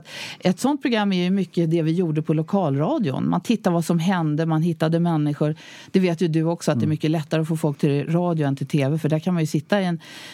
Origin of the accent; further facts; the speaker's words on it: Stockholm, Stockholm County, Sweden; Och jag tänker, min älskade hemstad. Jag är ju 6:e generationen infödd stockholmare.